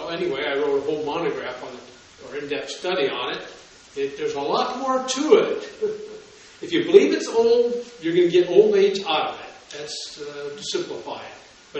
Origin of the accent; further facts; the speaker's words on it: Washington, United States; Since I'm from Washington State, I just couldn't help but to study these things for years